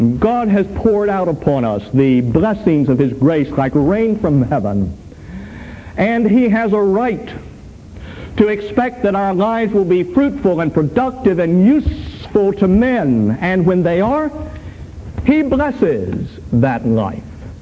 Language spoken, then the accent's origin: English; Pennsylvania, United States; But I come from Pennsylvania and from farm country, and I've seen it.